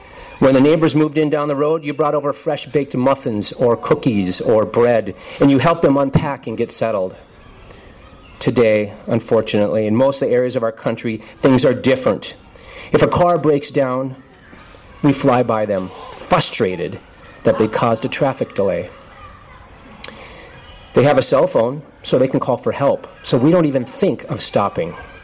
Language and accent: English; Duluth, Minnesota, United States; Now, I can remember growing up outside of Duluth, Minnesota